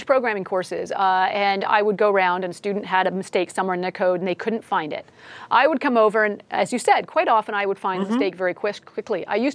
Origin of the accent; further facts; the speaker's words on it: Canada; I am from Canada. I am actually, je suis bilingue. Je peux parler en français si c'est nécessaire. So I can speak French.